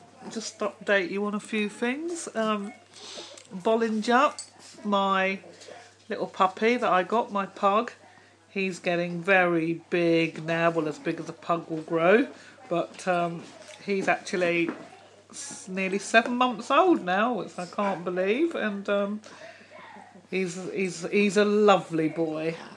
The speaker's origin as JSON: {"language": "English", "region": "London", "country": "United Kingdom", "tie": "born or raised there", "said": "my hometown of London"}